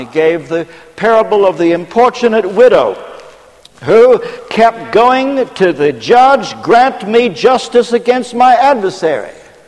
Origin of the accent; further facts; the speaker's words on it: Ashland, Kentucky, United States; I come from the hills of Kentucky, and I was born and brought up in Ashland, Kentucky.